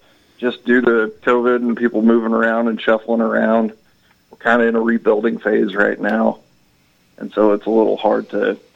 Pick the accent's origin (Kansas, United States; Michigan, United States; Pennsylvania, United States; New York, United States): Kansas, United States; Osawatomie; moved away as an adult; So I was born and raised in Osawatomie, Kansas. I was there until I was 18, and then I joined the Army at 18 in 2013.